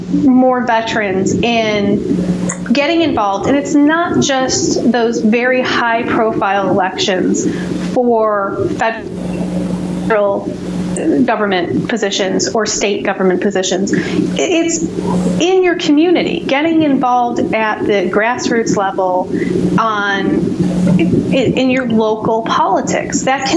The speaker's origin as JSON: {"language": "English", "region": "New York", "country": "United States", "said": "I'm from New York, so I'm a Yankee to boot."}